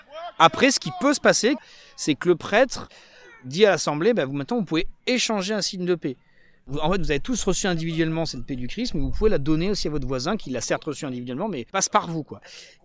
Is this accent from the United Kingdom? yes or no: no; France; ce qu'on connaît chez nous en France.